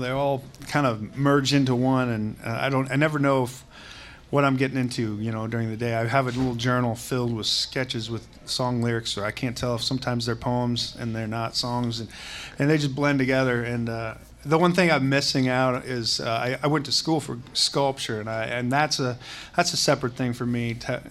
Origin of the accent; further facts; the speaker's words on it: Iowa, United States; born there; my family, my dad's side, all farmed Ringgold County, and I was born in Ringgold County, Iowa.